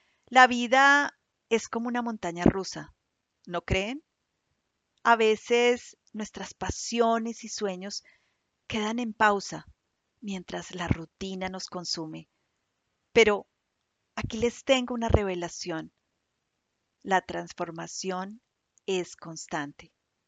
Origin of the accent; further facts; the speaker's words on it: Colombia; now in London, United Kingdom; Imaginen mi llegada a Londres como una colombiana en tierras foráneas. Me enfrenté cara a cara con los prejuicios que rodean a mi amada Colombia.